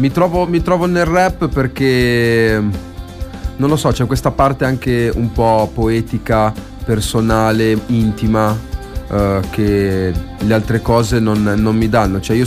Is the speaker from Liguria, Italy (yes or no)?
yes; Arenzano, Liguria, Italy; moved away; Eh sì, Arenzano.